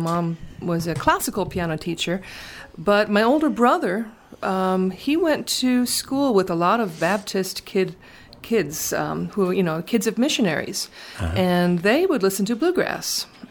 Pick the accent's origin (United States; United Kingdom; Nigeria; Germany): Nigeria; born there; although I was born in Nigeria, my family is from northern Minnesota.